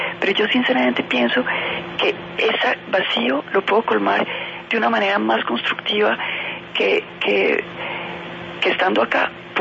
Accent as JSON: {"language": "Spanish", "country": "Colombia", "said": "Si nosotros como colombianos queremos obtener todo"}